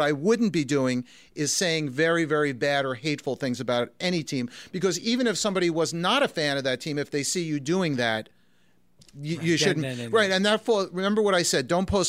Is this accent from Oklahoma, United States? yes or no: no; New Jersey, United States; No, I'm from New Jersey. I never get put on the spot.